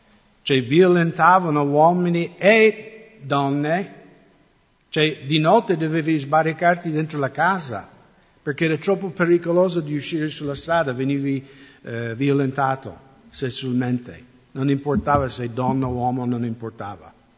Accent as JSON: {"language": "Italian", "country": "United States", "said": "Io sono americano, quindi posso parlare dell'America tutto quello che voglio."}